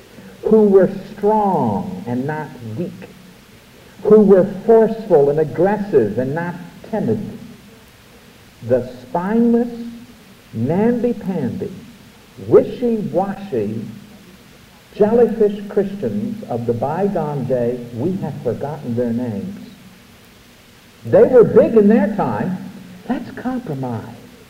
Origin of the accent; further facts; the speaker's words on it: New York, United States; I'm a New Yorker, how can I help it? I have to talk this way.